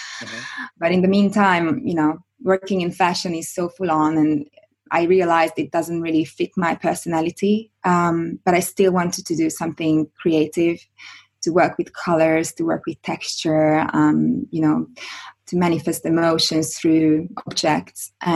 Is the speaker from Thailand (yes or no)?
no; Hungary; I'm from Hungary originally